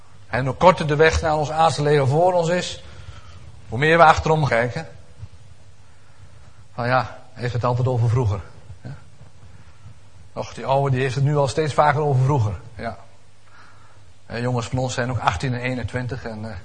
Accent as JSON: {"language": "Dutch", "town": "Elburg", "region": "Gelderland", "country": "Netherlands", "said": "Ik kom maar uit Elburg, dus hout, hooi en strooi."}